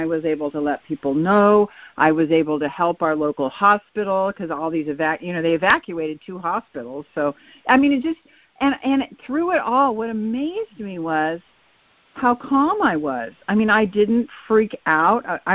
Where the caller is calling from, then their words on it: California, United States; I always say I'm calling from the Bay Area, but I will say this time that I'm calling from Sonoma County, where all the wildfires are raging.